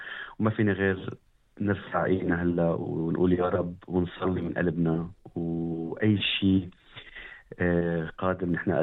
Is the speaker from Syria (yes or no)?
yes; Syria; now in Australia; نحن حبنا لبلدنا سوريا.